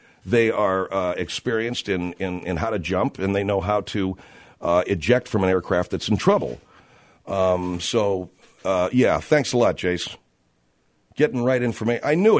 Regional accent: Los Angeles, California, United States; And growing up in California, as I did, I grew up in the San Gabriel Valley out in Los Angeles.

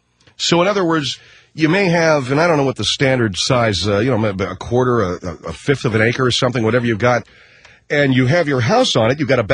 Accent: Arcadia, California, United States; in my hometown of Arcadia, California, they are mansionizing the place, and it's ridiculous.

